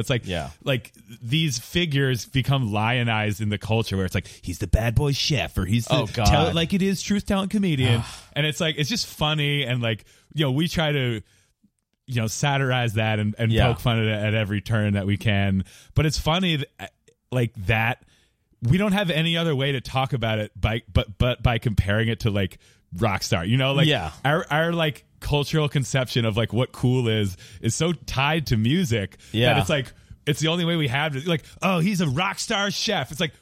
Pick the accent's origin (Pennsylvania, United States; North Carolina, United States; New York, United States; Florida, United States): Pennsylvania, United States; Philadelphia; Yeah, I grew up in Philly.